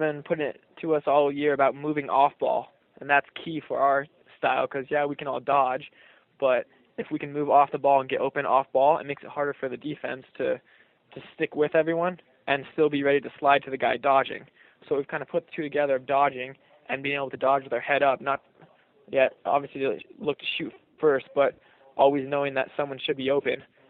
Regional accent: Washington, United States; Well, like you said, yeah, I'm from Washington. We don't run that same style as the Canadians

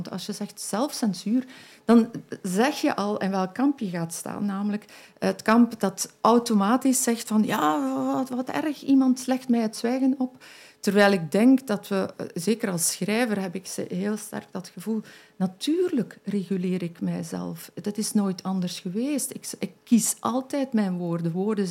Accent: Belgium; Ik ben een Belg en ik volg de Belgische wet.

